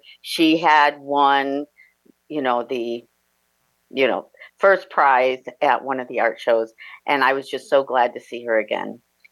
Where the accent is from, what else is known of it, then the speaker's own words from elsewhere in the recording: Merrillville, Indiana, United States; I grew up in Merrillville with my three siblings and my parents, and we were in a rural area of Merrillville, Ross Township area, which is a great place to grow up.